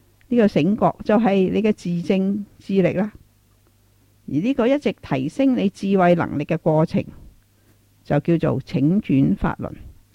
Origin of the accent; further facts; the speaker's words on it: Taiwan; 而我们台湾人的风俗呢